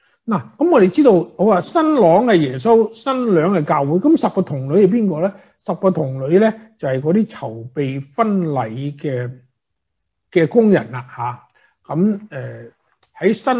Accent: China; 我们中国人

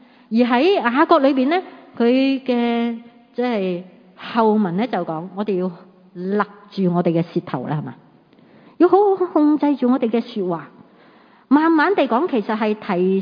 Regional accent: China

